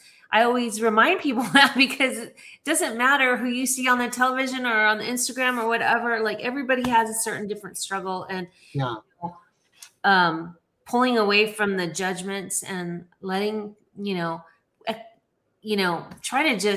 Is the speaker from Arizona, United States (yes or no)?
yes; Scottsdale, Arizona, United States; also born or lived in California, United States; when I was younger, I was raised in Scottsdale, Arizona in the 70s.